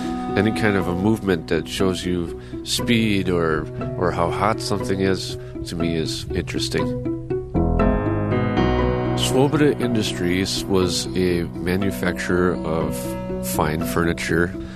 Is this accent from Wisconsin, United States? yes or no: yes; Kewaunee, Wisconsin, United States; I grew up in Kewaunee, and I remember very well seeing the clock across the street from that gas station and always hearing it ring at night and the car ferry coming into town.